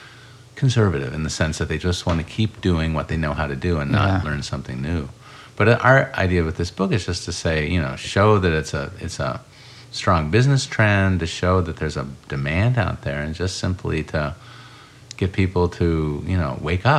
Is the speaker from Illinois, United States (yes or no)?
yes; Urbana, Illinois, United States; I grew up in Urbana, Illinois.